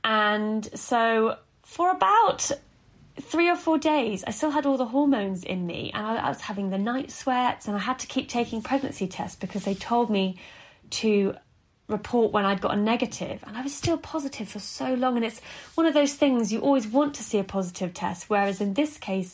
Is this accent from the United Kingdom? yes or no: yes; United Kingdom; And being very British, I think, I felt sorry for her.